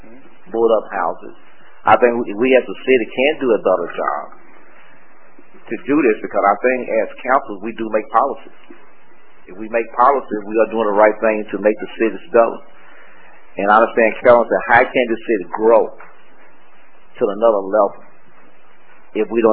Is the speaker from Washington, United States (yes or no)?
no; Dallas, Texas, United States; You know, I grew up in South Dallas. I grew up in the project. And I know more about South Dallas than more people around this horse should know about South Dallas. I'm a product of South Dallas.